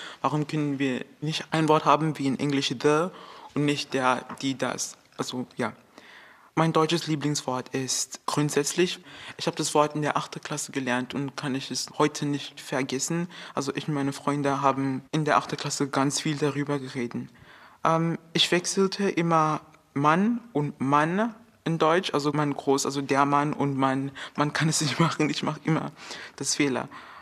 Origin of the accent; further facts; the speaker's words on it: Namibia; German is a second language; ich komme aus Namibia und ich bin im Jahr 1999 geboren.